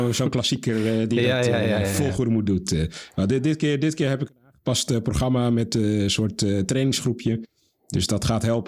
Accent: Netherlands; Ja, dat bekende wereldkampioenschap in 1974, waar wij als Nederlanders nog wat bepaalde herinneringen aan hebben.

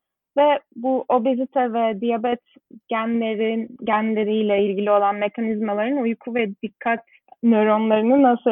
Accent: Istanbul, Turkey; moved away as an adult; also born or lived in Vienna; İstanbul'da doğdum. Çocukluğum ve ergenlik dönemim İstanbul'da geçti. Ondan sonra liseye, Avusturya Lisesi'ne gittim. Sonra da senin de bahsettiğin gibi üniversite için Viyana'ya taşındım. 6 sene kadar Viyana'da yaşadım.

